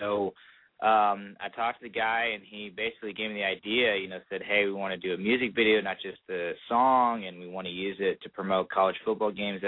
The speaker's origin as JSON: {"language": "English", "region": "Texas", "country": "United States", "said": "And, you know, we're from Texas. We're big into football in Texas."}